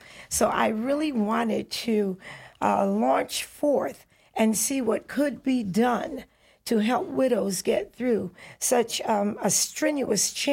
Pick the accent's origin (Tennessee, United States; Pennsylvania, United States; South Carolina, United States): South Carolina, United States; Somerville; born there; I was born in Somerville, South Carolina.